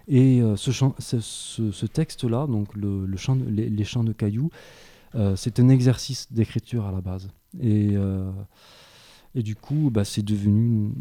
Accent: Nouvelle-Aquitaine, France; accent: southern French; also born or lived in Layrac; now in Creuse, France; en plus avec l'accent du sud, c'est encore mieux. Et parce que je viens du Lot-et-Garonne, en fait, avant d'habiter en Creuse.

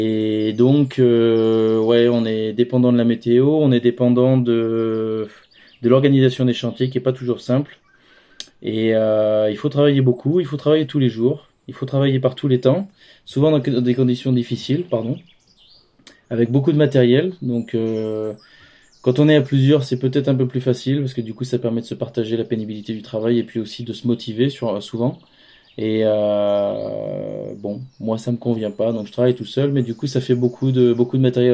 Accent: Nouvelle-Aquitaine, France; je suis né en Creuse, j'ai grandi en Creuse, et j'habite aujourd'hui à côté de Limoges.

